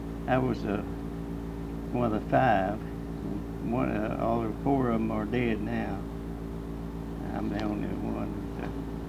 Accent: Mousie, Kentucky, United States; Born and raised in Mousie, Kentucky.

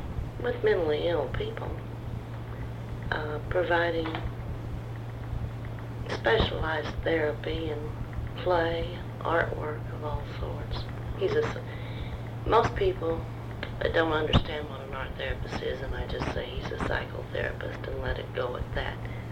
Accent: Indiana, United States; As I said, I was born in Indiana. I'm from Brown County, Indiana, which was a very isolated county.

